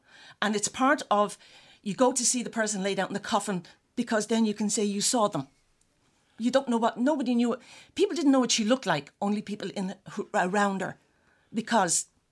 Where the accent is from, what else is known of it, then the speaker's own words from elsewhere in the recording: Dublin, Leinster, Ireland; I grew up in Dublin.